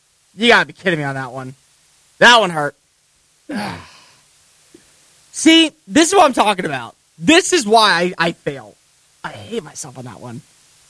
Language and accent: English; United States; I am an American.